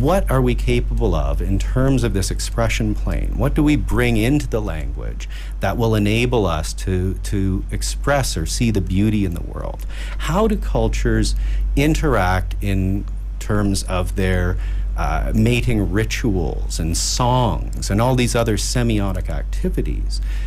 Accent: Canada; Does the I'm Canadian, so I want to end every sentence with A, right?

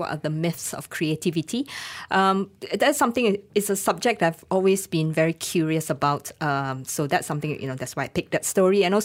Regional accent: Seremban, Negeri Sembilan, Malaysia; when you're growing up in Seremban, that's all you know, right?

